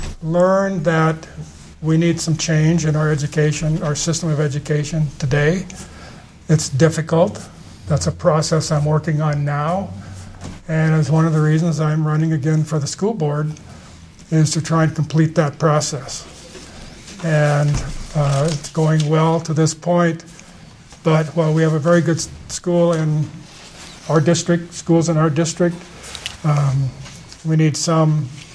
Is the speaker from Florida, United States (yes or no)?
no; Fort Benton, Montana, United States; originally from Fort Benton. My wife and I moved from Missoula to Bozeman in 1981, started our private practice in physical therapy